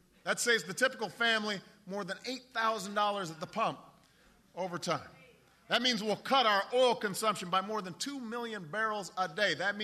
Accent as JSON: {"language": "English", "town": "Chicago", "region": "Illinois", "country": "United States", "tie": "born or raised there", "said": "I've seen it in my hometown at Ford Chicago Assembly, where workers are building a new Explorer and selling it to dozens of countries around the world."}